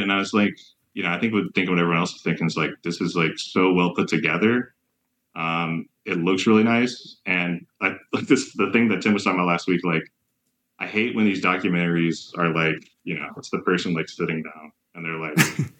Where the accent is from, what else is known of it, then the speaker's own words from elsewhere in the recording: North Richland Hills, Texas, United States; now in New York City, United States; I'm going to plug my hometown and not the place I actually live, which is North Richland Hills, Texas.